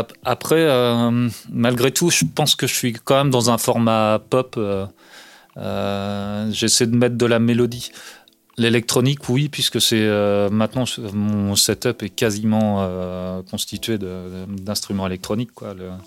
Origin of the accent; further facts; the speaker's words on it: Cherbourg, Normandy, France; Et en fait, enfin, moi, j'ai grandi à Cherbourg